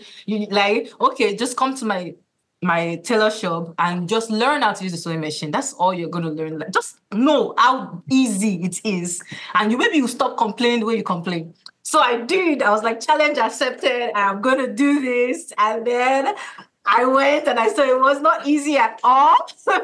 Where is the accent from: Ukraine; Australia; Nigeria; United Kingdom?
Nigeria; now in Baltimore, United States; I am a Nigerian fashion designer based in Baltimore.